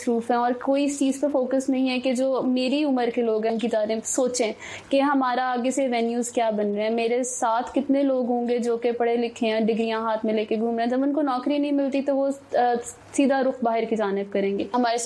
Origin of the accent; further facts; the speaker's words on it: Lahore, Punjab, Pakistan; اور میرا تعلق لاہور سے ہے.